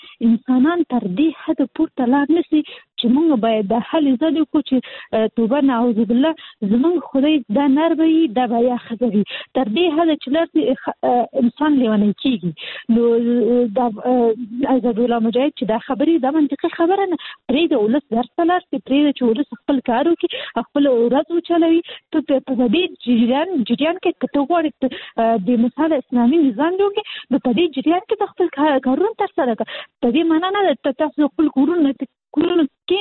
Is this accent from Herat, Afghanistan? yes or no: no; Kabul, Afghanistan; زه حاصلي د کابل یم